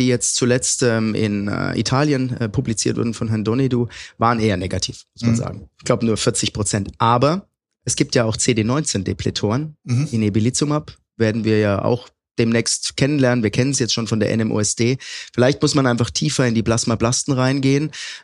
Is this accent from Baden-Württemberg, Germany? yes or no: no; Würzburg, Bavaria, Germany; Also ich bin ja in Würzburg groß geworden, das weißt du ja.